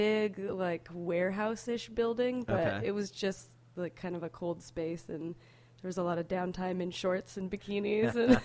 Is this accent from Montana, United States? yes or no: yes; Butte, Montana, United States; born there; now in Seattle, United States; For, like, 10 years, but I was born in Montana